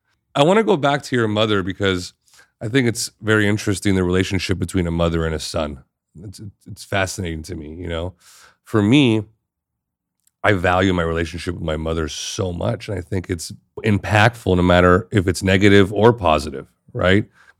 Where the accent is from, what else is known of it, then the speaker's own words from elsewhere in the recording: United States; born there; I was born in America, so it took me to meet people from other countries to realize the impact of American cinema on the world.